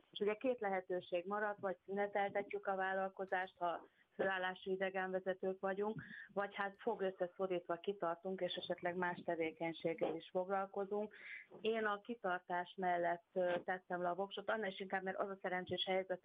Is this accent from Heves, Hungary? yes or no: no; Győr, Győr-Moson-Sopron, Hungary; Az a rész igaz, hogy törzsgyökeres győri vagyok.